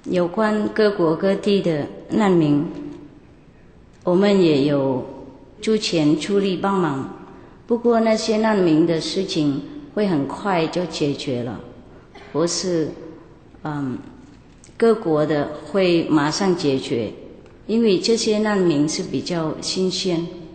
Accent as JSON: {"language": "Chinese", "country": "Vietnam", "second_language": "Chinese"}